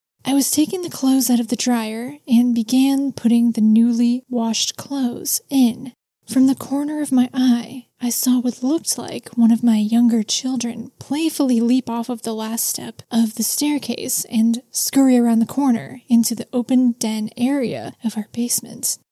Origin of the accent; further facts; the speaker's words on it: Midwest, United States; Now, I'm from the Midwest, so I am no stranger to basements. We have basements all over the place because of tornadoes.